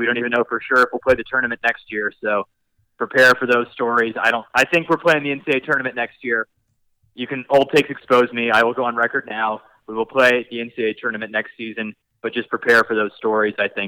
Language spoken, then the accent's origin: English; Kansas City, United States; I'm from Kansas City. I like the Chiefs.